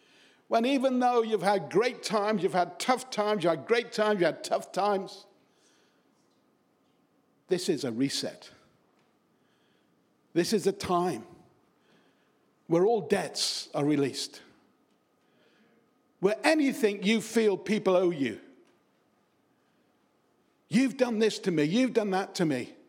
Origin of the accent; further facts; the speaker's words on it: Oxton, North West England, United Kingdom; I was brought up in Oxton on the Wirral.